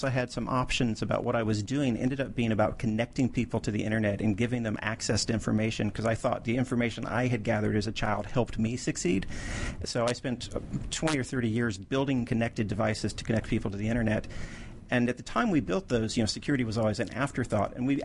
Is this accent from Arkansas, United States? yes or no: yes; Arkansas, United States; born there; I was born outside Little Rock, Arkansas, in a kind of small rural town.